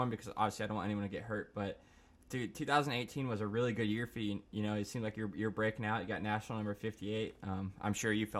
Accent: Florida, United States; Yeah, I'm from South Florida, so we had a pretty big scare last week

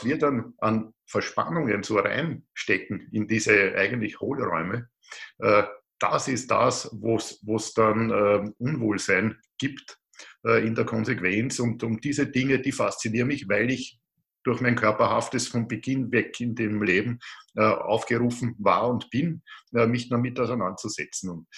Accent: Lower Austria, Austria; ich bin so in der Wachau aufgewachsen, das liegt an der Donau, zwischen Linz und Wien, das kennen vielleicht die meisten. Und da geht es nördlich dann in das Waldviertel hinein und dort habe ich meine letzten Jahrzehnte verbracht.

